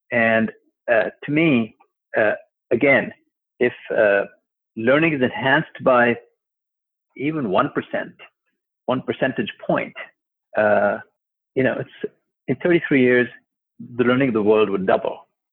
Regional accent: Pakistan; I come from Pakistan, a very poor country where a lot of people are illiterate.

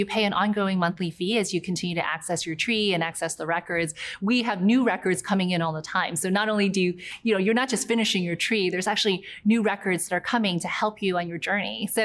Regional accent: South Carolina, United States; also born or lived in New York; I was born in New York, and when I was six, I moved to a small town near Charleston, South Carolina.

